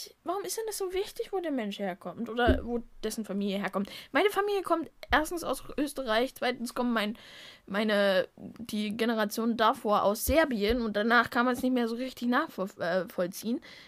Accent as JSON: {"language": "German", "country": "Germany", "tie": "born there", "said": "ich bin alles andere als deutsch. Ich bin aber in Deutschland geboren und man sieht es mir nicht"}